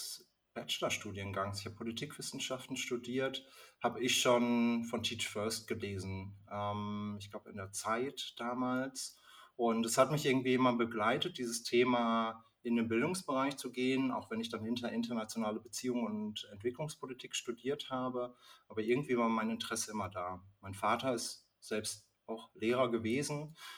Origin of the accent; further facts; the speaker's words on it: Bochum, North Rhine-Westphalia, Germany; ich bin in Bochum, also ich bin auch ein Kind des Ruhrgebiets. Ich komme hierher. Ich habe auch eine längere Zeit im Ausland verbracht, aber auch mehrere Stationen hier im Ruhrgebiet